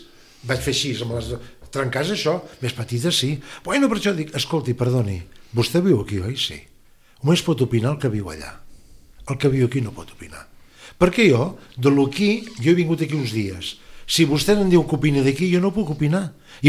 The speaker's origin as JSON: {"language": "Catalan", "region": "Catalonia", "country": "Spain", "accent": "Catalan", "said": "Jo tinc un accent català parlant castellà."}